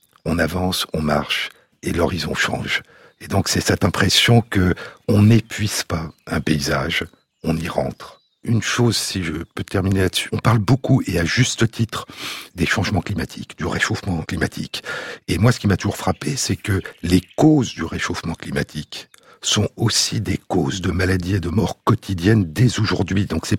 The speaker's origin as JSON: {"language": "French", "town": "Paris", "region": "Île-de-France", "country": "France", "said": "Je suis parisien et quand je suis dans Paris"}